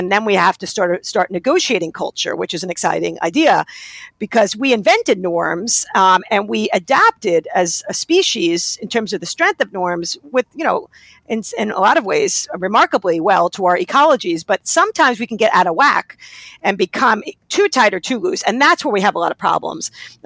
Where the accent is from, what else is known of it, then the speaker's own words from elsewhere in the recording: New York, United States; I could tell you that, you know, I've had my N of one experiences in the South as a New Yorker. I'm from New York originally.